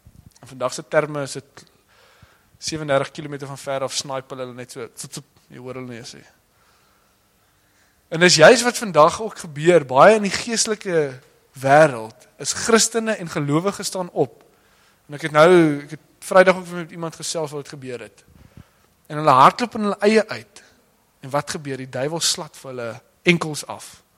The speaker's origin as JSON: {"language": "Afrikaans", "town": "Kroonstad", "region": "Free State", "country": "South Africa", "tie": "born there", "said": "Of soos ek wat in Kroonstad gebore is."}